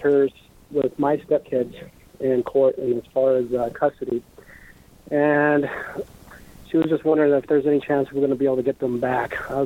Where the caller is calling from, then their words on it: Billings, Montana, United States; I'm calling from here in Billings, Montana.